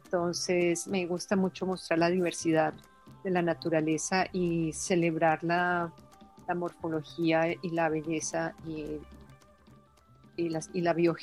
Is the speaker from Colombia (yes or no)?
yes; Colombia; moved away; Yo soy inmigrante, yo soy de Colombia y vivo aquí